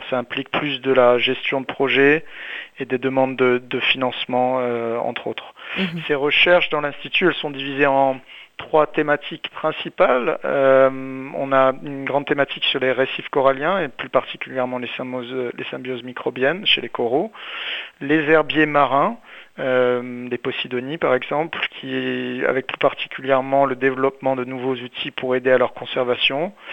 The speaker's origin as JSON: {"language": "French", "region": "Corsica", "country": "France", "tie": "born or raised there", "said": "j'ai grandi en Corse, près de la mer"}